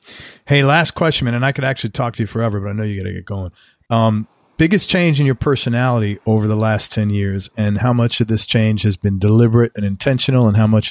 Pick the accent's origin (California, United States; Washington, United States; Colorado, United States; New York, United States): New York, United States; Bronx; Yeah, I'm from the Bronx.